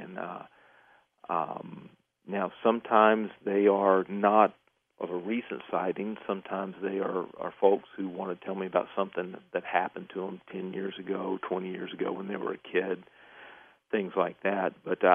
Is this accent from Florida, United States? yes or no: no; Texas, United States; It's an animal that where I grew up in East Texas, it was just, everybody just knew they were real.